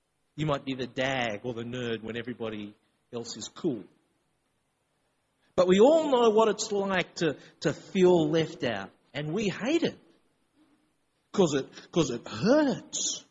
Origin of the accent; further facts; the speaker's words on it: Sydney, New South Wales, Australia; I was born and grew up in Sydney